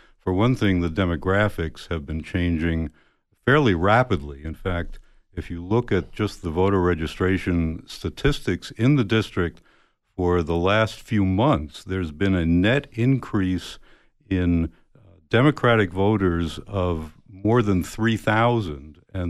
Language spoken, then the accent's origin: English; New York City, New York, United States; now in Tucson, United States; I'm originally from New York City, and okay. I've lived here in Pima County in Tucson for 50 years now.